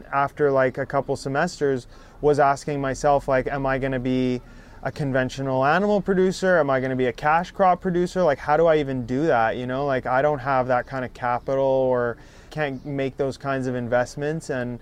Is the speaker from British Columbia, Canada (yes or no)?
no; Montreal West, Quebec, Canada; I grew up in Montreal West. Yeah, which is right next to NDG.